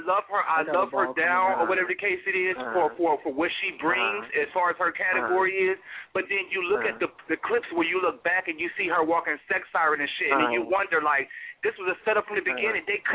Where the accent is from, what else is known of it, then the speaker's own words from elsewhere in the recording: Washington, District of Columbia, United States; All over. D.C. originally.